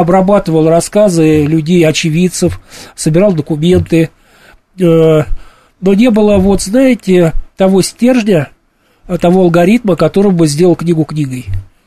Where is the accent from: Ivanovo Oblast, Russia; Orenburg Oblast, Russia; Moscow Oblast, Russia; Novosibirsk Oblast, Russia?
Moscow Oblast, Russia; Kolomna; Я коренной коломенец, я живу в Коломне всю свою жизнь за вычетом службы в армии.